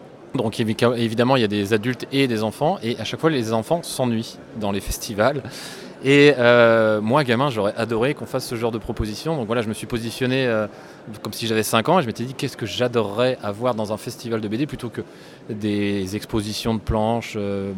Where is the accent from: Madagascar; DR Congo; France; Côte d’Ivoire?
France; Angers, Pays de la Loire; C'est un rendez-vous annuel, en fait. On est invité chaque année en tant qu'Angevin